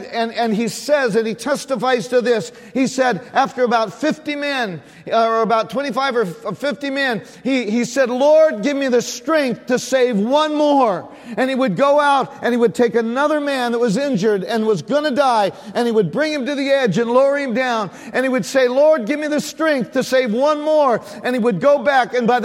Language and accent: English; California, United States; born there; also born or lived in Northwest US; Now, I originally come from California, so I'm a Californian but by birth, but I'm a Northwesterner at heart.